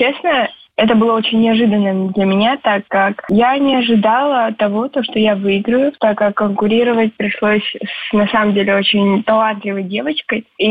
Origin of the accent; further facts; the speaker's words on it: Gagra, Abkhazia, Georgia; в моем родном городе Гагры и также в Сухуми, мою любимую набережную.